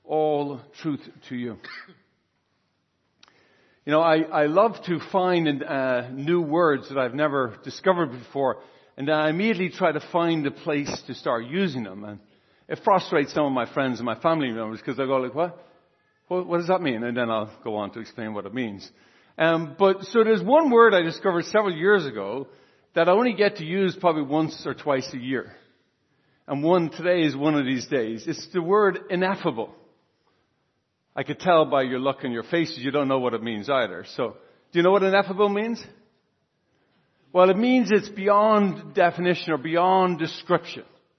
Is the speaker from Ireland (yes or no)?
yes; Ireland; St. Patrick being one of the more famous ones, of course, being Irish, I'll recount that one for you.